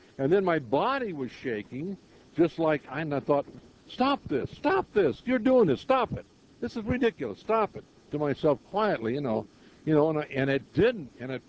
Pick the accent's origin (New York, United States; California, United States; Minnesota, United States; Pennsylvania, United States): California, United States; North Hollywood; I'm from North Hollywood.